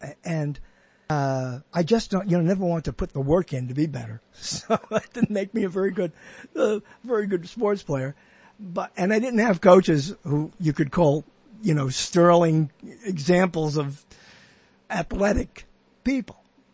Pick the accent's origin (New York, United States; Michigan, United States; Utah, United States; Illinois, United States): New York, United States; I was forced to in junior high school in New York, where I grew up in New York.